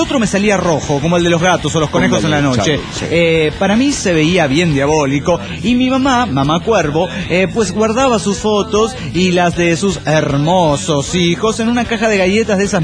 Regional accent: Orizaba, Veracruz, Mexico; de Orizaba, México.

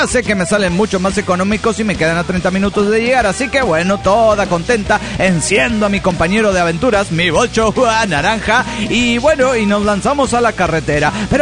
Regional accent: Morelia, Michoacán, Mexico; de Morelia, Michoacán, México.

